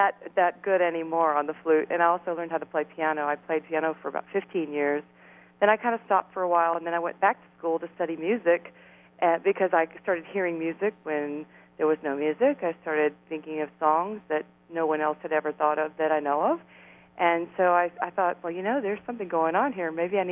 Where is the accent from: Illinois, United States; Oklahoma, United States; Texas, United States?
Texas, United States; Katy; … and I, we were raised in Katy, which is just west of Houston. It's a kind of a small town. It used to be a rice farming community, and now it's part of basically western Houston.